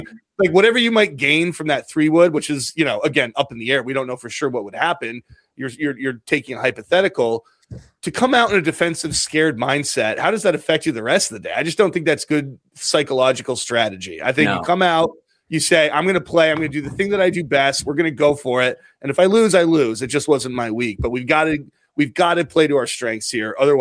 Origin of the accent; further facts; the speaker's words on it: United States; As an American, I love hearing stuff like that because I have absolutely no clue what it means.